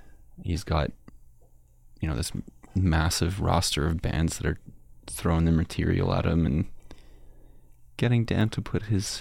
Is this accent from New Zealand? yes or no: no; Ontario, Canada; He's actually from, I believe he's from Holland Landing, Newmarket, neighboring my hometown. I grew up around him